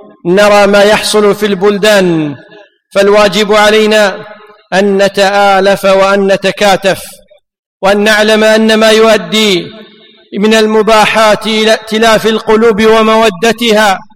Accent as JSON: {"language": "Arabic", "country": "Kuwait", "tie": "born there", "said": "بلدنا الكويت أمانة في أعناقنا. نعم، إن الكويت أمانة في أعناقنا، كيف لا، ونحن ولدنا عليها ونأكل من خيراتها ونعيش فوق أرضها"}